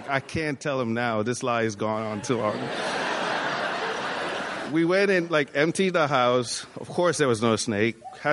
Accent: Nigeria; And the house that I grew up in Nigeria, it was a house that my dad built, which were four apartments.

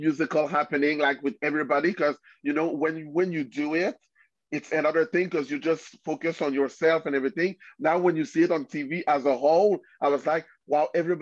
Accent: Quebec City, Quebec, Canada; So first, and we are two people from Quebec City.

